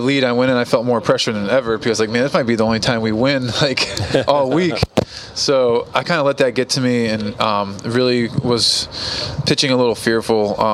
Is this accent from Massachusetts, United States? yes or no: yes; Falmouth, Massachusetts, United States; I got offered a temporary contract to play for my hometown, Falmouth, and I decided not